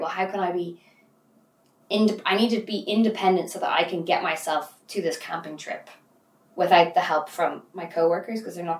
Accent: Leinster, Ireland; But I grew up in Wicklow on the East Coast. Yeah. You know, you grew up on the coast. And I've always lived beside the ocean.

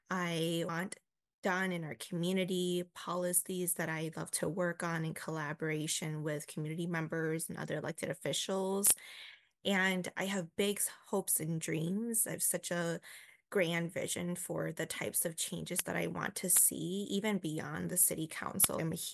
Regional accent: Duluth, Minnesota, United States; born there; I grew up as a mom, daughter of refugees. I was born in Duluth. I have four siblings. My parents came here in the late 1980s and we were never politically involved.

